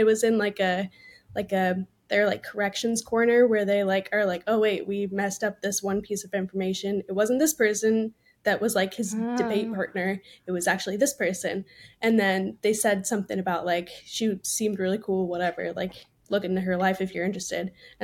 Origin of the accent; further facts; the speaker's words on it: California, United States; So, and I'm from California, so I feel like maybe at some point in school I learned about him or something.